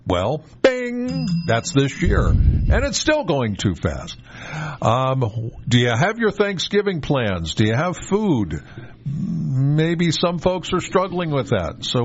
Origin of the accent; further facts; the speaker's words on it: Penns Valley, Pennsylvania, United States; Like, I'm from Penns Valley.